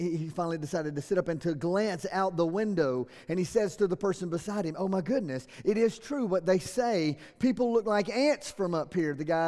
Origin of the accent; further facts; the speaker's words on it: the South, United States; I'm from the South. My mom and daddy raised me to be polite.